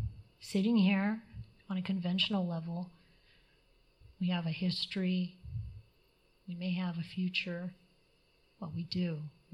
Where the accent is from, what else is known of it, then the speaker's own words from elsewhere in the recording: Midwest, United States; I come from the Midwest